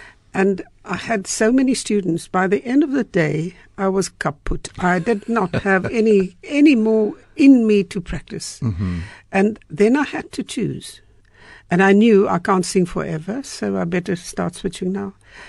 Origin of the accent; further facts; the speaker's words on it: Freiburg, Baden-Württemberg, Germany; You know, I grew up in Freiburg